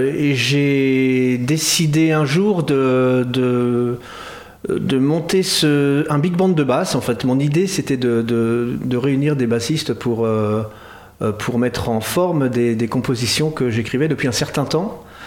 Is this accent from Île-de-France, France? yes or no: yes; Paris, Île-de-France, France; moi je suis parisien, donc j'habite là-bas depuis toujours, quasiment.